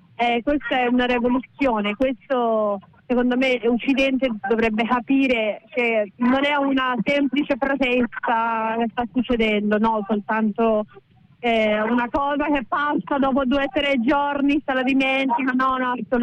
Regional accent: Iran; Io sono persiana, sono nata a Istanbul e sono cresciuta lì, una diciamo città nel centro dell'Iran.

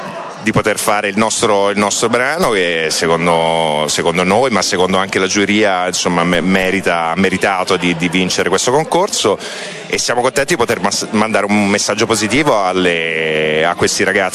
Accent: Florence, Tuscany, Italy; per noi che siamo fiorentini è una cosa veramente immensa.

